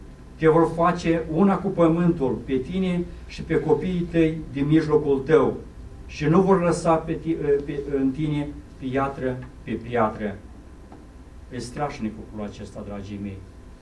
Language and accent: Romanian; Romania; now in Israel; familia mea, dar eu sunt român, deci soția este evreică